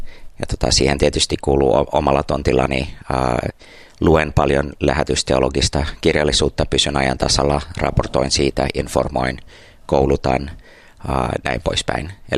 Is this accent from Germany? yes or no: no; Taiwan; Joo, ja sitten mandariini Kiina, että synnyin ja kasvoin Taiwanissa ja opin kiinan kielen 5-6-vuotiaana, niin en nyt uskalla sanoa, että on äidinkielen taso